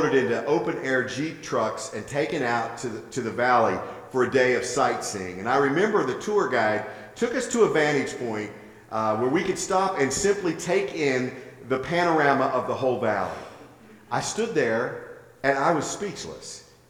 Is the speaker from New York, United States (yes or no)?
no; West Virginia, United States; growing up in West Virginia, we had mountains. It's called the Mountain State.